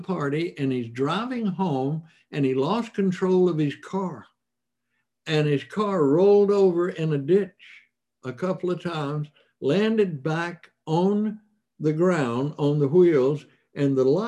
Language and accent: English; Mississippi, United States; The chances are, what would I know? I'm just from Mississippi.